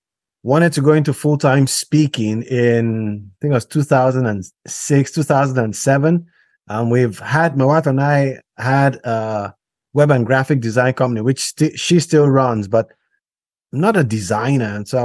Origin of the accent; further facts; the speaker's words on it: Nigeria; I am Nigerian, and every Nigerian name has a meaning.